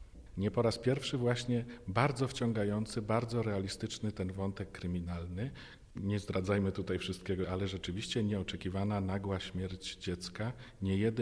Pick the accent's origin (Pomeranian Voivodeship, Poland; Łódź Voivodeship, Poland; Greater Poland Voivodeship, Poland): Greater Poland Voivodeship, Poland; Poznań; I my, poznaniacy, związani z tym miastem, z ulicami, które ona opisuje, z kamienicami, z krzyżami przydrożnymi czy kapliczkami, innymi znanymi nam wszystkim bardzo dobrze miejscami, które mijamy, też czujemy się bardzo związani.